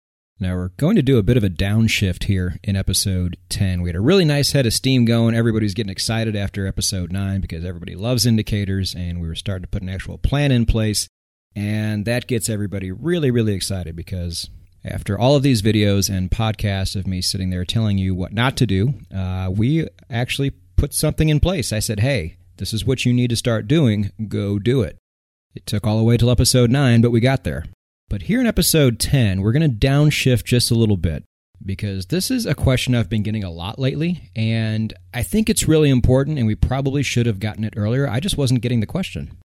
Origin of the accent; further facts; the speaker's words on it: United States; I'm American. We have like 4 or 5 legitimate choices out here.